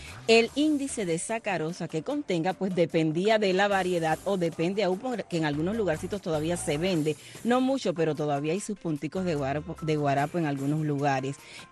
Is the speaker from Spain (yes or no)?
no; Urbano Noris, Holguín, Cuba; porque en mi pueblo Urbano Noris es uno de los centrales que ha quedado produciendo la caña de azúcar todavía.